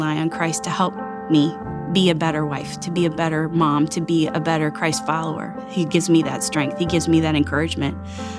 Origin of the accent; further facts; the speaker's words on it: Bellevue, Ohio, United States; I'm from Bellevue, Ohio.